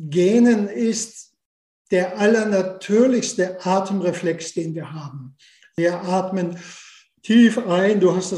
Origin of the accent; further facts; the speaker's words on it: Schleswig-Holstein, Germany; moved away as an adult; now in Austria; Ich bin Schleswig-Holsteiner und lebe schon trotzdem die Hälfte meines Lebens in Österreich. Ich habe in Kiel Sport und Musik studiert. Dann hat es mich nach Salzburg ins Mozarteum verschlagen.